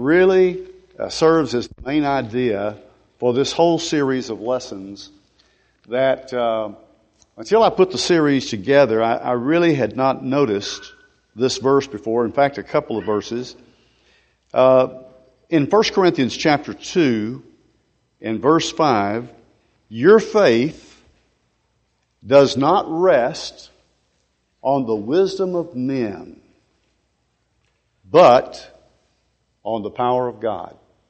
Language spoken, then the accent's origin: English; Tennessee, United States; I'm originally from Middle Tennessee.